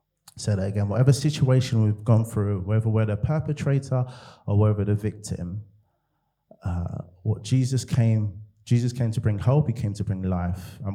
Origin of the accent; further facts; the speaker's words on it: Nigeria; I'm going to cut to the chase, because I'm Nigerian.